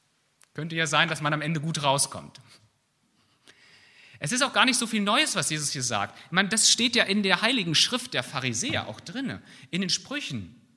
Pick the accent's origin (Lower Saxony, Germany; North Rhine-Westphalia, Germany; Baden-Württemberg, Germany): North Rhine-Westphalia, Germany; Bad Oeynhausen; Hier in Sellenroth, in Linden, in Bad Oeynhausen, Nordrhein-Westfalen, wo ich herkomme, in Deutschland, in der Welt.